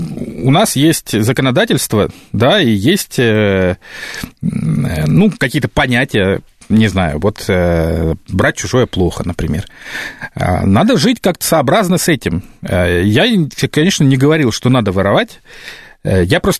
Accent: Murmansk Oblast, Russia; now in Moscow, Russia; я тоже приехал в Москву из понаехавший. Я из Мурманской области приехал.

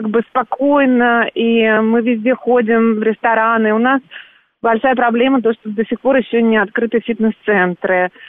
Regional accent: Saint Petersburg, Russia; also born or lived in Berlin / Toronto; now in Vienna, Austria; я сама из Петербурга родом, выросла

